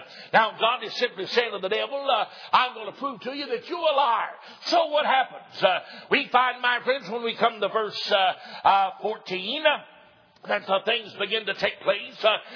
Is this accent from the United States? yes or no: yes; Tennessee, United States; I was born and reared in East Tennessee